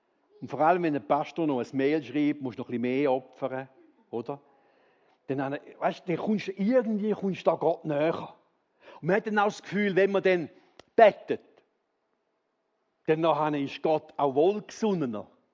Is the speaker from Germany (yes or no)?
no; Switzerland; Grundsätzlich aber sagen wir als Schweizer